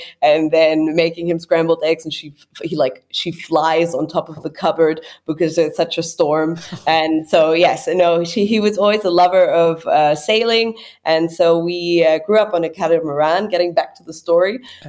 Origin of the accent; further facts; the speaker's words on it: Munich, Bavaria, Germany; born there; English is a second language; I was born in Munich, but my parents lived on a boat in the Caribbean.